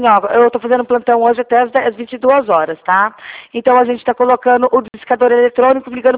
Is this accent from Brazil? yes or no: yes; Rio Claro, São Paulo, Brazil; Eu sou aqui de Rio Claro, São Paulo.